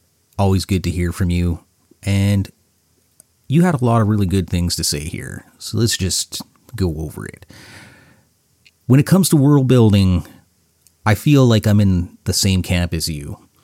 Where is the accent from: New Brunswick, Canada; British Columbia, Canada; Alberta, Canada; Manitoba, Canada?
Manitoba, Canada; Winnipeg; Also, Canadian, lived in Winnipeg, my hometown. Whoop whoop for that.